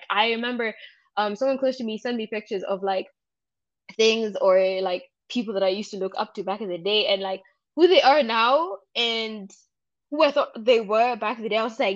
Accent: Nyeri, Nyeri County, Kenya; also born or lived in Nairobi; I was a Nyeri kid. Shout out to Mount Kenya Academy. I was in Mount Kenya Academy. So I was I was raised in Nyeri, but born in Nairobi.

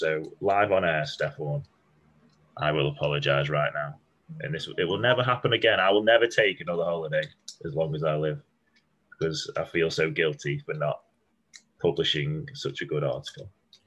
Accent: United Kingdom; You know, I'm British, so there was heavy drinking involved, as you'd imagine.

